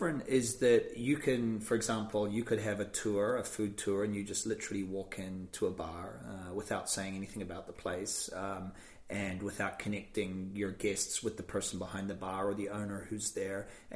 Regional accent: New Zealand; Sipping Yorkshire tea and which is a nice taste of home, even though I'm from New Zealand.

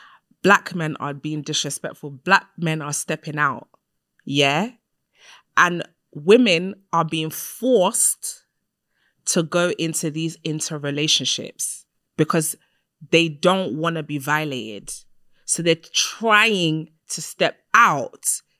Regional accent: Nigeria; I'm Nigerian. That's not a shock.

